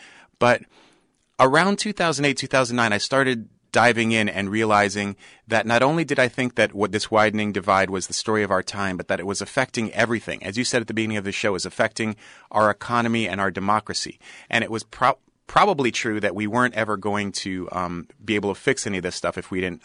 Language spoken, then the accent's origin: English; New York, United States; I made a drama called The Best Thief in the World about growing up in Washington Heights when I was a kid in New York.